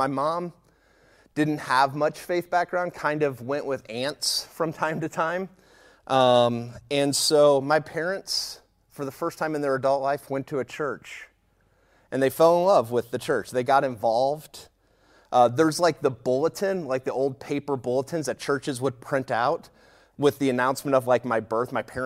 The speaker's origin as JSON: {"language": "English", "town": "St. Louis", "region": "Missouri", "country": "United States", "tie": "born or raised there", "lives_now": "Chicago, United States", "said": "I live outside of Chicago now, but I grew up outside of St. Louis."}